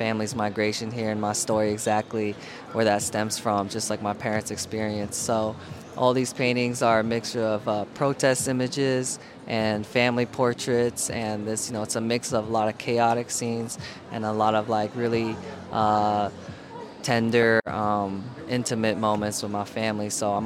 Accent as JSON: {"language": "English", "country": "United States", "tie": "born or raised there", "said": "a few years later they immigrated to the States where they had me. And so I grew up in the States"}